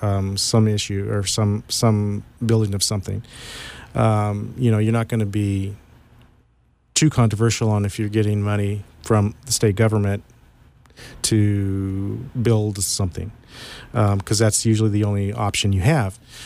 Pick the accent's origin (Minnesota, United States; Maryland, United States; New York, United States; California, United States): California, United States; Sonora; Well, I was born and raised here in Sonora and fourth generation in the county.